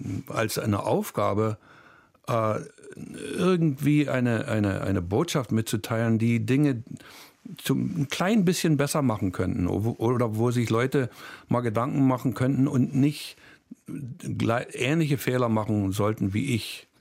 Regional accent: Germany; born there; moved away; Ja, das Einzige, was da drin steht, das bezeugt, dass ich von Deutschland komme. Mein Geburtsort, und da steht eben Deutschland drin.

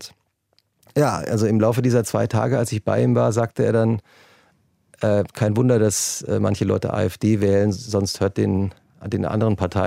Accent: Turkey; German is a second language; now in Germany; ja, ich bin im Süden der Türkei aufgewachsen. Wir haben Arabisch gesprochen. Ich kam nach Deutschland.

